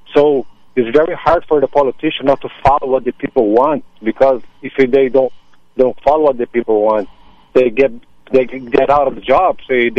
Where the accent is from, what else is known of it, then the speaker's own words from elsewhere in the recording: Minas Gerais, Brazil; English is a second language; I'm from Minas Gerais. Okay, it's like 4 hours from Sao Paulo.